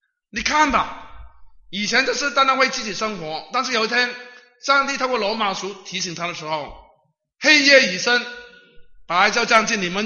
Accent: Hong Kong; moved away; 我们从香港来的时候呢，有一段时间呢，我们很喜欢听从台湾来的歌

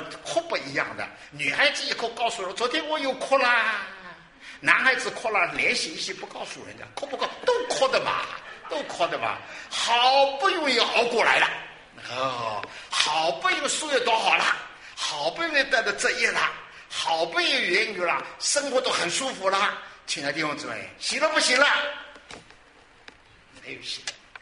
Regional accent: Dinghai, Zhejiang, China; now in United States; 我去定海了，乃是到我老家拍张照，到我小学拍张照，到我初中拍张照就可以走了

